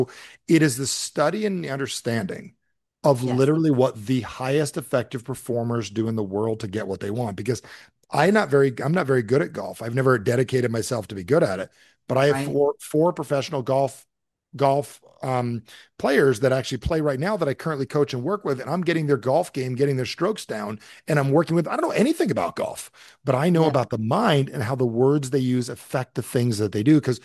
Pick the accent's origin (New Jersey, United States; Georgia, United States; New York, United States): New Jersey, United States; I'm from Jersey, so we don't say human, we say human. We just cut off the H.